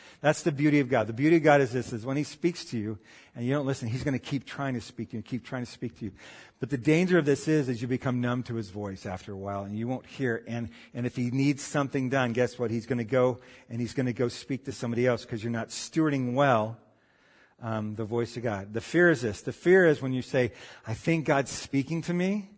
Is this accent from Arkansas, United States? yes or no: yes; Arkansas, United States; When I grew up in Arkansas